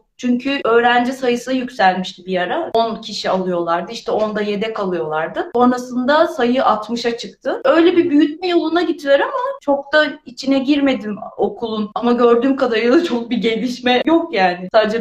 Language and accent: Turkish; Akşehir, Konya, Turkey; born there; Ben Akşehir doğumluyum.